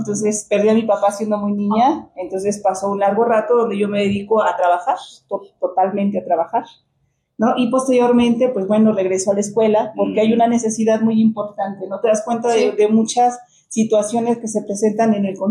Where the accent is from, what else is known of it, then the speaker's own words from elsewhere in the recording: Nezahualcóyotl, State of Mexico, Mexico; Soy orgullosamente del Estado de México, nacida en el municipio de Nezahualcóyotl, orgullosamente nezahualcóyotlense.